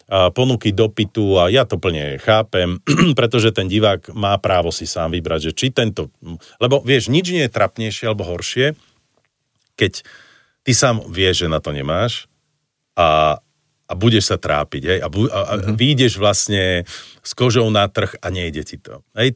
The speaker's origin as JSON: {"language": "Slovak", "town": "Banská Bystrica", "region": "Banská Bystrica Region", "country": "Slovakia", "said": "Ja som zase z Banskej Bystrice, čiže my vieme spievať, vieš, my vieme tak pekne tak ľubozvučne rozprávať, vieš."}